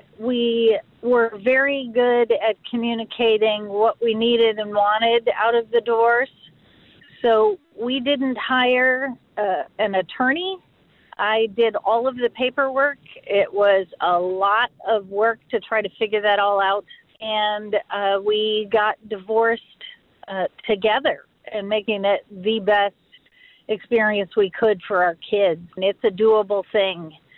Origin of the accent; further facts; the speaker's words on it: Ann Arbor, Michigan, United States; and I'm from Ann Arbor.